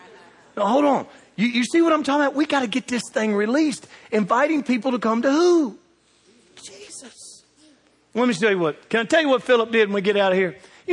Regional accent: Bowling Green, Kentucky, United States; Where are you from? Bowling Green, Kentucky. I say it like I mean it too, Kentucky.

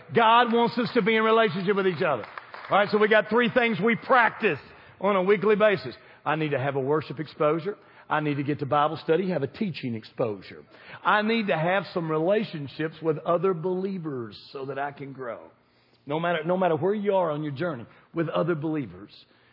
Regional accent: Bowling Green, United States; As I grew up here in Bowling Green, I never heard anybody go to the Minute Mart

